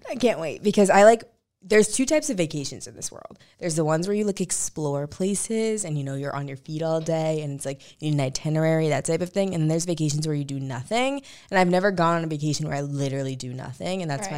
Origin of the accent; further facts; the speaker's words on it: St. Louis, Missouri, United States; Well, I'm from St. Louis, so I guess we won as well.